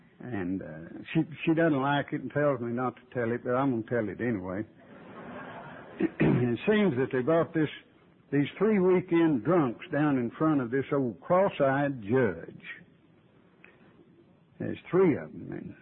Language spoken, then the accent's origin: English; Waurika, Oklahoma, United States; I'm from Waurika, Oklahoma. That is a Choctaw Indian word, Waurika, that means running water.